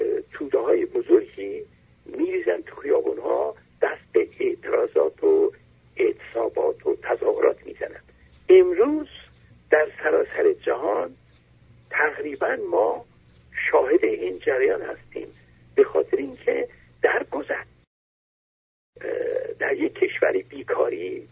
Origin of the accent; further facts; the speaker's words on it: Iran; من در کشورهای چین و روسیه نبودم ولی در ترکیه بودم، از ایرانم